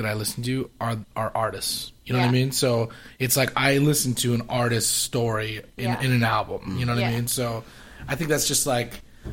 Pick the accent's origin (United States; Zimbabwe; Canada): Canada; born there; I'm Canadian. Well, I'm not really Canadian, but I was born in Canada. So I'm technically Canadian.